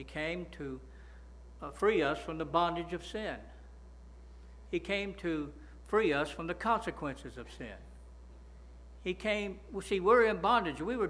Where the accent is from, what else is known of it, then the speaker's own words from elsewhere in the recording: Pavo, Georgia, United States; I mean, I'm from Pavo, but I can add that up, right?